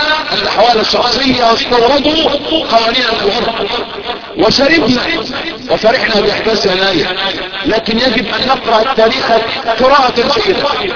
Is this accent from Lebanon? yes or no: no; Egypt; ان يجعل بلدنا مصر الحديثه